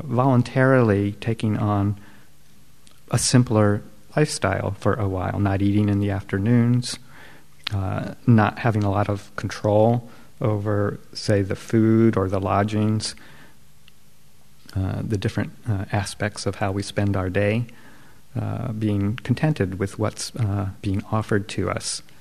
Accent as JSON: {"language": "English", "region": "the South", "country": "United States", "tie": "born or raised there", "said": "So, I grew up in the South, and sort of the Southern version of the false modesty is little old me."}